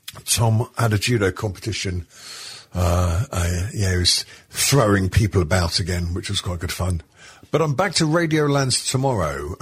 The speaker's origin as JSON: {"language": "English", "region": "South West England", "country": "United Kingdom", "said": "Cornish Monkey. I'm a Cornish Monkey."}